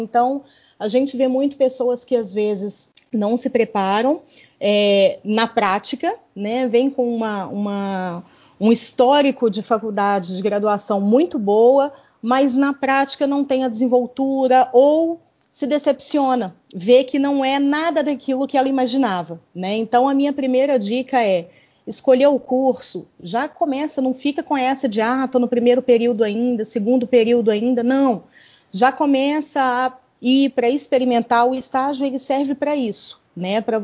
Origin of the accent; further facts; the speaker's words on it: Belo Horizonte, Minas Gerais, Brazil; Eu sou mineira, de Belo Horizonte.